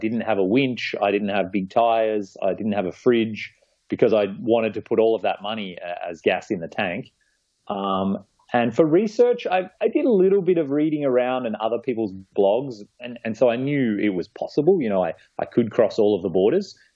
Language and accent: English; Australia; now in Canada; Yeah, I'm from Australia originally, John. And then I moved over to Canada about 15 years ago. So now I'm based in the Yukon, way up north.